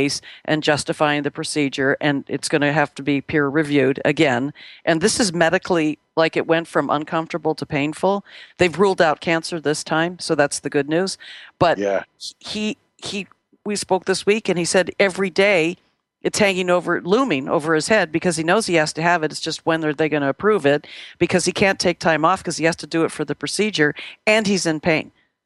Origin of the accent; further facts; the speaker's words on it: Los Angeles, California, United States; And so that was not my experience growing up in Los Angeles